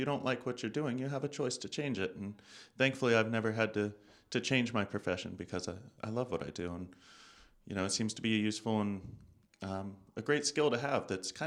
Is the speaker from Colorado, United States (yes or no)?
no; St. Helena, California, United States; I was born and raised in St. Helena and did much of my schooling there and some over in Sonoma County. But graduated from St. Helena High School back in 2006.